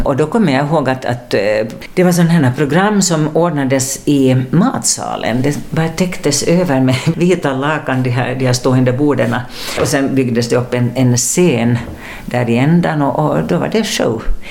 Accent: Finland; när publiken hörde att vi var från Finland

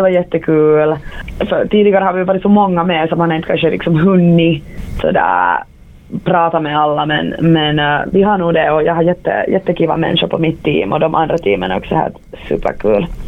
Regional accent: Vaasa, Ostrobothnia, Finland; moved away as an adult; now in Helsinki, Finland; Jag är från Vasa, så jag har gått i Kula-institutet. Så länge jag har bott i Vasa, jag flyttade till Helsingfors snart 5 år sedan.

